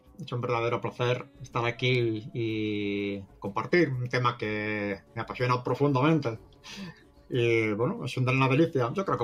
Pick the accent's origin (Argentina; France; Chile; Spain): Spain; Valencia, Valencian Community; especialmente en mi zona, ya que soy de Valencia, he consultado en algunas localidades de aquí